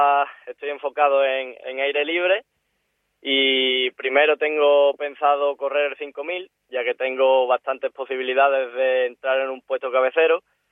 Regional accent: Écija, Andalusia, Spain; porque soy de Écija.

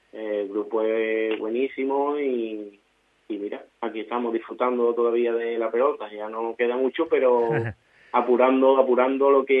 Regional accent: Gilena, Andalusia, Spain; yo lo comparo con allí, con nuestro pueblo, por ejemplo, con mi pueblo, Gilena

